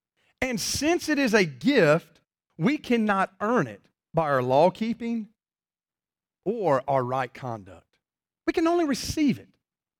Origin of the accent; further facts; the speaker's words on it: Monroe, United States; I'm from Monroe. You know, I gotta understand in Monroe terms. So I'm going to give it to you in Monroe, okay?